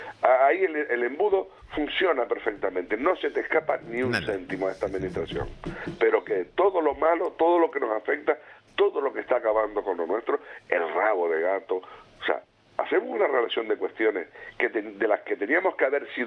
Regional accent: Canary Islands, Spain; nosotros como canarios

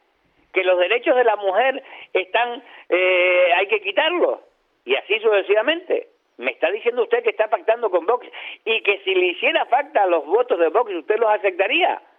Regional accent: Canary Islands, Spain; soy canario.

